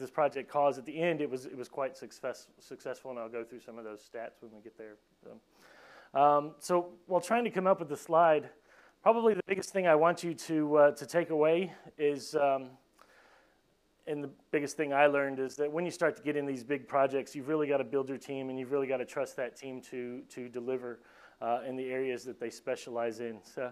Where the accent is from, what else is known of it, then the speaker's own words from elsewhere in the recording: United States; So myself as an American, we kind of joke often about that.